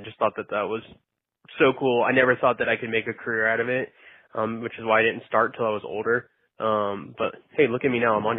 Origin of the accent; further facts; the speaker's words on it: Florida, United States; moved away as an adult; now in Fort Worth, United States; I'm from Florida. I grew up there. I went to the University of Florida.